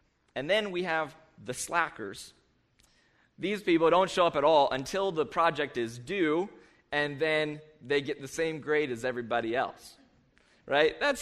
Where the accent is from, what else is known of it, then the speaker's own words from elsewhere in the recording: United States; you need to know, I grew up in Perry County, so no one wears helmets, and every four-wheeler has a gun rack.